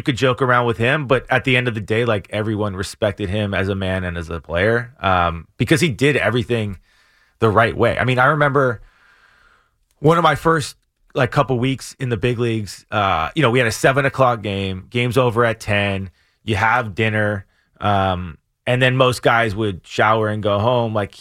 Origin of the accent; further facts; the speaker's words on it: Los Angeles, California, United States; It's so funny with Piazza, because I grew up in Los Angeles, like I think Piazza was a Dodger.